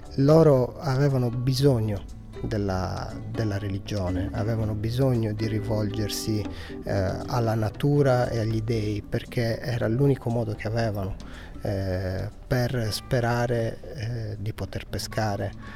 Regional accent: Sardinia, Italy; la Sardegna è la mia terra

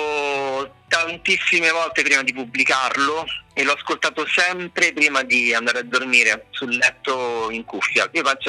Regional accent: Lazio, Italy; Io non sono di Roma, io prima abitavo in un piccolo paese di provincia, sempre nel Lazio, però dove non c'era praticamente niente

